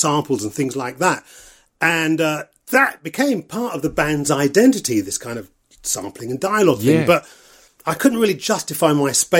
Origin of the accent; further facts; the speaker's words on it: United Kingdom; born there; Listen, I'm what you call first generation British born black, right?